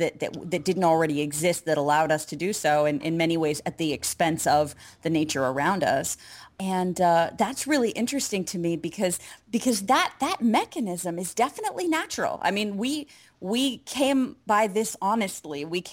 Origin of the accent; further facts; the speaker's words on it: Pennsylvania, United States; also born or lived in Ohio; I grew up in Pennsylvania and Ohio, and I still experienced a lot of the us versus them mentality